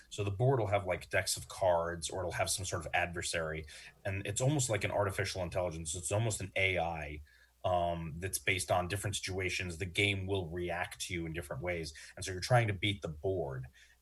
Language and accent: English; Long Island, New York, United States; also born or lived in Buffalo; my plan at that point was to go back to New York, because I lived growing up on Long Island.